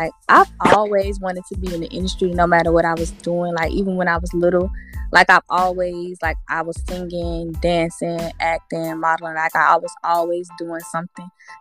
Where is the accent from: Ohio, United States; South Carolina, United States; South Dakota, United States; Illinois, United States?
South Carolina, United States; Columbia; I'm from Columbia, South Carolina.